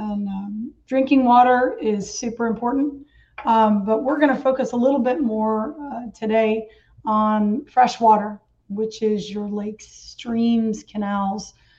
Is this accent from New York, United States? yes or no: yes; New York, United States; I came from the Catskills in New York, which is a really, really beautiful area.